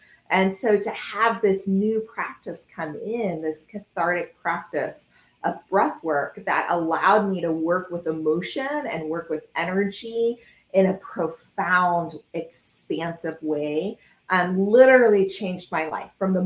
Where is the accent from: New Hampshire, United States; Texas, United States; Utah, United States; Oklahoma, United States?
Texas, United States; Houston; I'm from Houston. I miss the sunshine. I miss the ease of life. I miss the connection of people. And so I moved back to Houston.